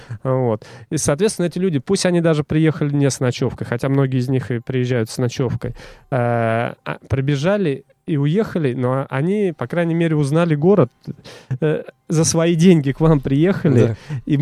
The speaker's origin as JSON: {"language": "Russian", "town": "Ivanovo", "region": "Ivanovo Oblast", "country": "Russia", "tie": "born or raised there", "said": "в начале прошлого года, что Иваново будет. И я даже уже практически хотел зарегистрироваться, пробежать в родном городе."}